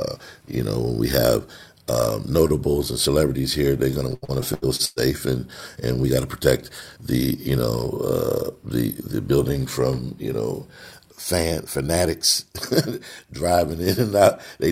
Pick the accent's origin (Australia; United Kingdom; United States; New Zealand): United States; Kalamazoo, Michigan; I'm from Kalamazoo, but I live here. I've been here for about 10 years.